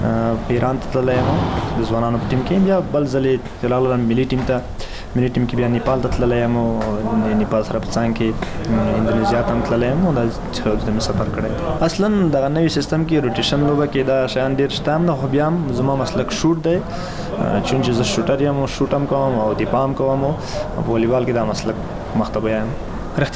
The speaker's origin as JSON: {"language": "Pashto", "country": "Afghanistan", "said": "باید مونږ کې دا مسایل نه وي چې دا تاجک دی دا وزبت دی ټول مونږ تاسو افغانان یو دی او افغانستان"}